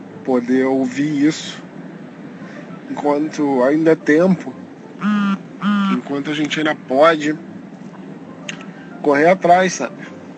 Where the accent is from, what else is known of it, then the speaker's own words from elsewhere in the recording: Nova Iguaçu, Rio de Janeiro, Brazil; eu tenho 32 anos, sou do Rio de Janeiro, da Baixada Fluminense, lá do cantinho de Nova Iguaçu, bem escondidinho.